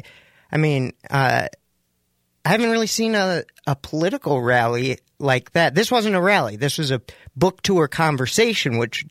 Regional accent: United States; I'm an American boy.

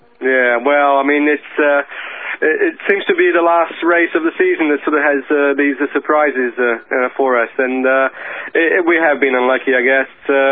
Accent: Brazil; English is a second language; also born or lived in United Kingdom; this will be my very first race in my home country, which is very unusual.

